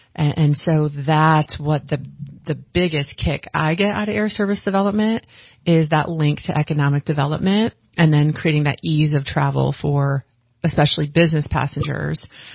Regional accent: Indiana, United States; I grew up in the Midwest, and everybody went to Florida or the Bahamas, you know. And so Hawaii was really far away from Indiana.

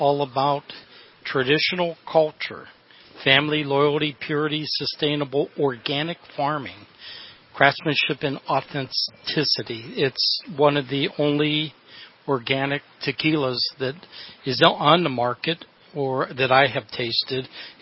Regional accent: Pittsburgh, Pennsylvania, United States; Remember, I'm from Pittsburgh.

